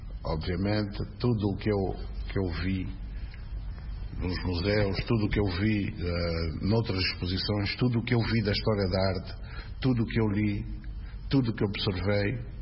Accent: Mbanza Kongo, Zaire, Angola; born there; Sim, eu sou nasci em San Zampombo, com todas as influências

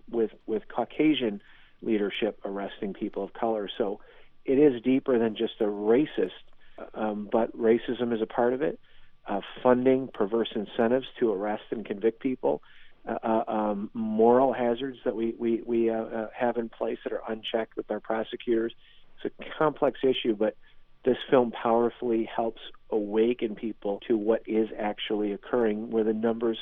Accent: Detroit, Michigan, United States; And I'm from Detroit. I'm a suburban.

